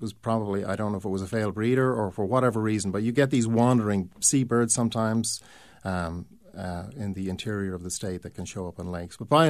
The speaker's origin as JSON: {"language": "English", "country": "Ireland", "said": "And I come, as you know, and you can probably hear my accent, I come from Ireland."}